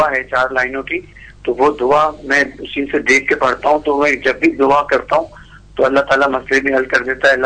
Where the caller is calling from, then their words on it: Oman; میں عمان سے بات کر رہا ہوں.